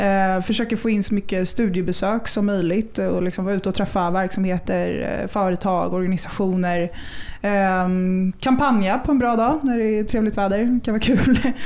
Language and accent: Swedish; Stockholm, Stockholm County, Sweden; Jag är ju född och uppvuxen i Stockholm och älskar den stan